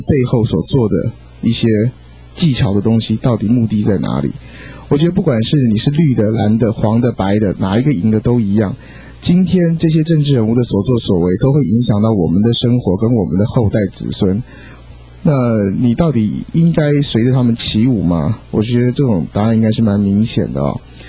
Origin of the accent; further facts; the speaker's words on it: Taiwan; 所以说我们台湾人就应该兴高采烈的接受哦